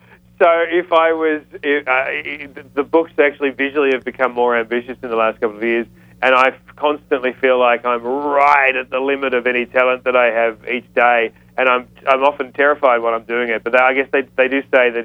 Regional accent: Australia; I'm Australian, obviously, and I live in a country full of terrifying animals.

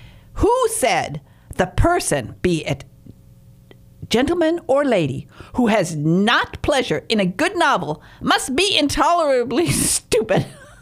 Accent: Michigan, United States; moved away as an adult; now in England; When I was 21, I moved from Michigan. I moved to England and bought a house 30 minutes from Steventon.

